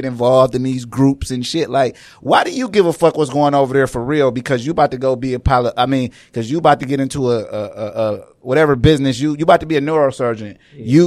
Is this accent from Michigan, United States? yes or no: yes; Michigan, United States; If you love where you from, like I love where I'm from, just stay where you from. This day, I'm from Michigan. Even with that, I don't want to live nowhere else.